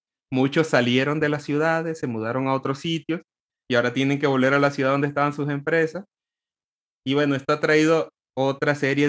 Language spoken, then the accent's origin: Spanish; Veracruz, Mexico; accent: Veracruz; Con mi acento de Veracruz.